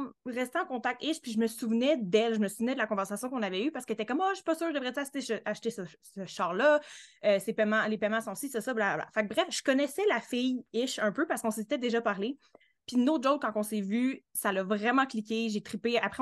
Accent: Montreal, Quebec, Canada; moved away; Moi, je viens de Montréal. Puis ça fait comme 4 ans que je ne vis plus au Canada

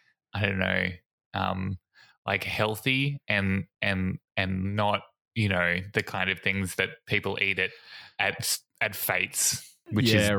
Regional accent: Queensland, Australia; because we grew up in Queensland, there's just like heaps of cane toads around there and they're like a pest

